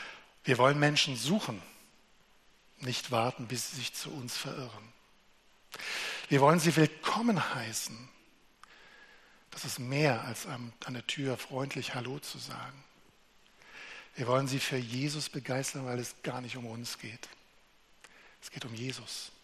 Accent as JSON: {"language": "German", "region": "Berlin", "country": "Germany", "said": "Und als Berliner denke ich auch nicht, oh, ich muss ein vorlautes Mundwerk haben. Nein, ich hab's einfach."}